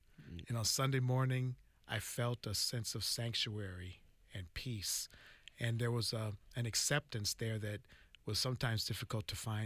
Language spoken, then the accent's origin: English; St. Paul, Minnesota, United States; Well, I grew up in St. Paul, Minnesota. And in Minnesota, there were not many people of African descent in my time.